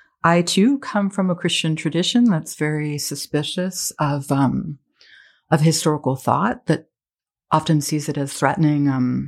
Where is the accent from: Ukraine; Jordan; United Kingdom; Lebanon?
Lebanon; Beirut, Beirut Governorate; So I grew up in part in Beirut, and I grew up at the beginning of the Civil War.